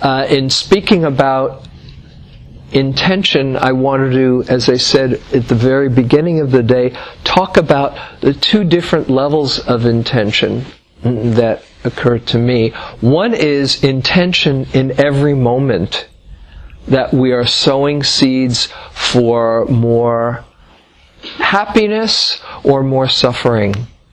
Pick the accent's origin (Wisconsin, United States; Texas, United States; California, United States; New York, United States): New York, United States; and I was from New York, and he sounded like he was from New York too